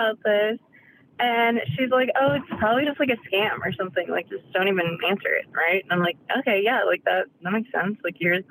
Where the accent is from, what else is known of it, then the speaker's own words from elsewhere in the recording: Nevada, United States; Okay, so I grew up in Nevada with my parents, right?